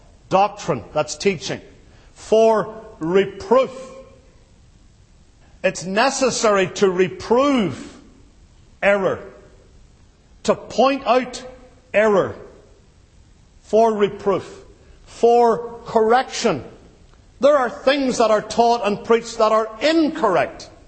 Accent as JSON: {"language": "English", "country": "United Kingdom", "said": "And I say that as a Brit."}